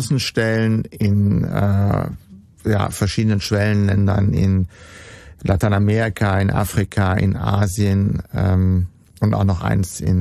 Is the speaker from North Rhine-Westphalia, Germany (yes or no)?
yes; Dortmund, North Rhine-Westphalia, Germany; born there; now in Cologne, Germany; ich bin vor 62 Jahren in Dortmund geboren worden, habe Jura und Betriebswirtschaft studiert. Das wurde mir quasi in die Wiege gelegt. Mein Vater war Banker und ich lebe seit 27 Jahren in Köln